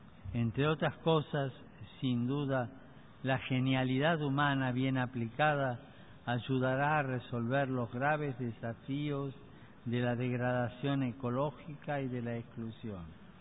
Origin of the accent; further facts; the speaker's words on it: Argentina; un clásico de la literatura de mi tierra natal